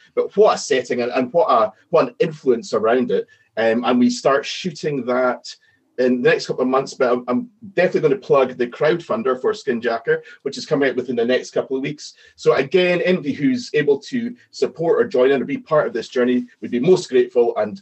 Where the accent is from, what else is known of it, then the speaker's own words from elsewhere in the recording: Scotland, United Kingdom; I think being Scottish, the sort of train spotting line, it's shite being Scottish. I related to that in the 90s.